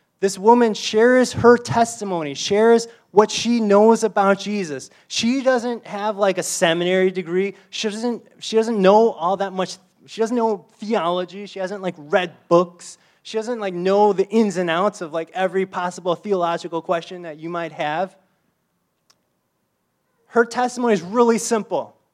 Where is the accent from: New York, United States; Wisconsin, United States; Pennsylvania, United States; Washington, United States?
Wisconsin, United States; Like, I'm from Wisconsin, but you might think I know something about agriculture.